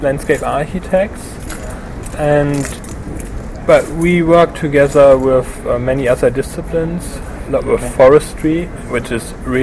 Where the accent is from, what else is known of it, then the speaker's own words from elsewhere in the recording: Germany; born there; English is a second language; moved away as an adult; also born or lived in Newcastle upon Tyne, United Kingdom / Switzerland; I was born in Germany, and later I did a master's in planning studies in Newcastle upon Tyne in England, and my PhD in Switzerland. So before coming here, I spent most time in Switzerland.